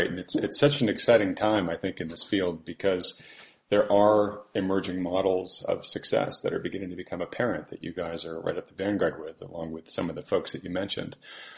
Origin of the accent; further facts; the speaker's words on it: New England, United States; because I'm from New England